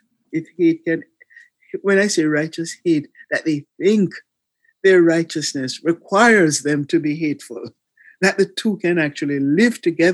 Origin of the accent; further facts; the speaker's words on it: Jamaica; and I'm from Jamaica.